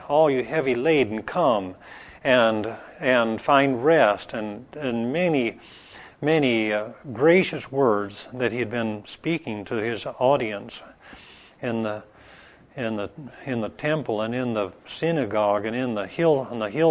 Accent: Iowa, United States; When I was growing up in Iowa, I remember a fraternity brother, so-called.

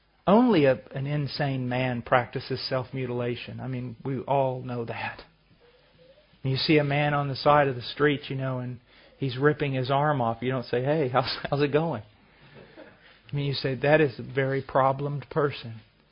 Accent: the South, United States; I'm an American. I'm from the South. I have no culture.

